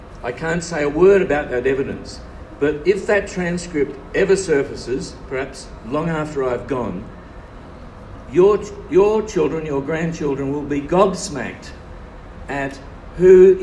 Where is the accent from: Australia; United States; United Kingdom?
Australia; when we're inculcating the sense of being Australian in our children